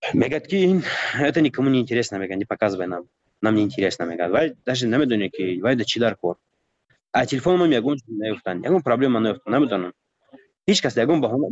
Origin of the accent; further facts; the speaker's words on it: Tajikistan; من گفتم من تاجیکم، گفتم از تاجیکستانم